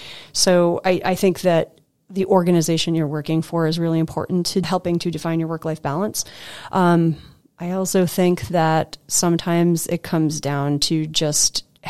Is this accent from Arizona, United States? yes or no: no; Lewiston, Maine, United States; Maine is home to me. I grew up in Maine. I grew up in Lewiston.